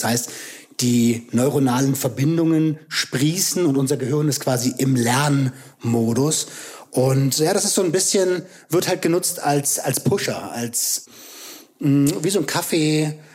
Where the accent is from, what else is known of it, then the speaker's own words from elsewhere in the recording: Berlin, Germany; am Brandenburger Tor eine Rede zu halten in der eigenen Stadt als Berliner.